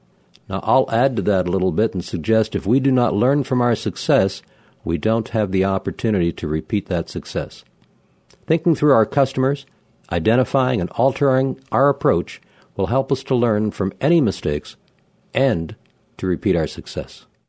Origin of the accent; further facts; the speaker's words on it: Toronto, Ontario, Canada; First snowstorm in my hometown of Toronto comes about November sometime.